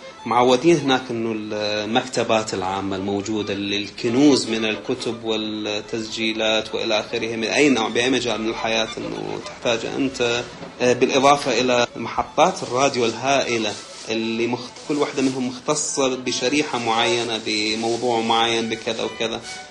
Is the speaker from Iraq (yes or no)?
yes; Iraq; قالوا أنتم من وين، أنه من العراق